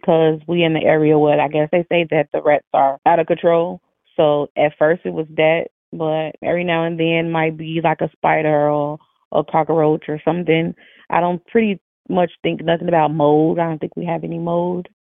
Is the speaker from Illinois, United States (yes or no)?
yes; Chicago, Illinois, United States; I'm 34. I'm from Chicago, Illinois.